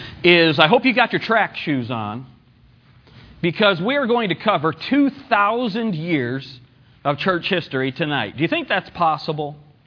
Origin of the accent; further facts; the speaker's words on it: West Hartford, Connecticut, United States; I grew up in the Northeast. My dad planted churches in New York and Connecticut.